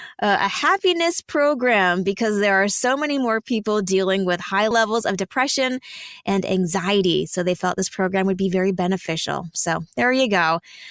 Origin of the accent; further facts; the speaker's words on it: Alberta, Canada; Now, I'm from Alberta